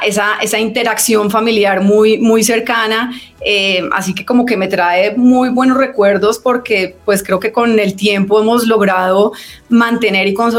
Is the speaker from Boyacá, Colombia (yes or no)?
yes; Tunja, Boyacá, Colombia; entonces crecer en una ciudad pequeña, creo que me trajo como muchos beneficios